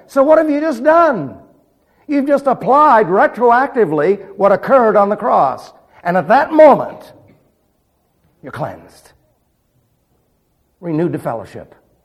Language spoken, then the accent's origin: English; New York City, New York, United States; Remember, I was raised in New York City, so I haven't seen many.